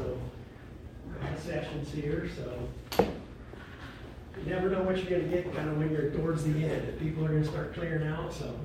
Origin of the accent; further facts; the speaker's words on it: Lincoln, Nebraska, United States; I come from Lincoln, Nebraska is my hometown, right in the heart of the Midwest there, so.